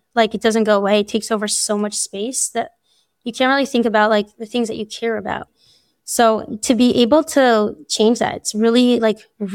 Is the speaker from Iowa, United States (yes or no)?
no; New York, United States; moved away as an adult; now in Phoenix, United States; I live in Phoenix, Arizona. I grew up in New York with a big family of seven siblings, and I went to the Bisacaba neighborhood. I moved to Arizona about 6 years ago with my family.